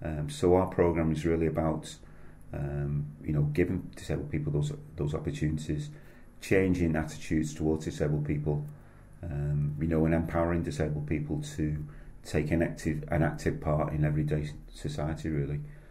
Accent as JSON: {"language": "English", "town": "Southport", "region": "North West England", "country": "United Kingdom", "tie": "born or raised there", "said": "I was born and bred in Southport."}